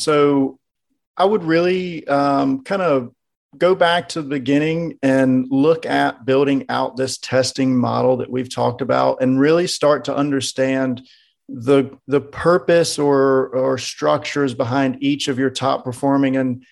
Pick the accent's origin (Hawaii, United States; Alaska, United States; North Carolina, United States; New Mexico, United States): North Carolina, United States; I'm from North Carolina, which is a southern area in the United States.